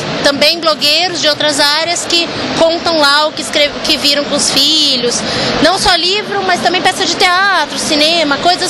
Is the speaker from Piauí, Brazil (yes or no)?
no; Curitiba, Paraná, Brazil; now in São Paulo, Brazil; E eu vim de Curitiba para São Paulo, foi aqui que eu descobri cultura web, de fato.